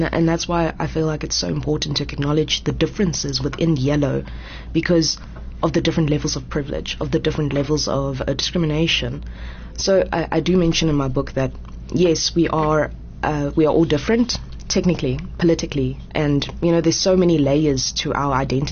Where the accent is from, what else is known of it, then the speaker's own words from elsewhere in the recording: South Africa; also born or lived in Taiwan; my parents' culture is Taiwanese. I was born in Taiwan, but I wasn't raised there. I have no memories from Taiwan. So my memories, my existence has all occurred in South Africa.